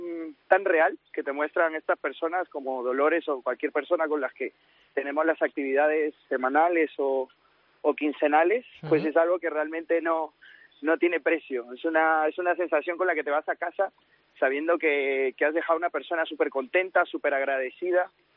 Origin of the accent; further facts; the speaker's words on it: Peru; now in Madrid, Spain; yo soy de Perú, llevo 8 años en España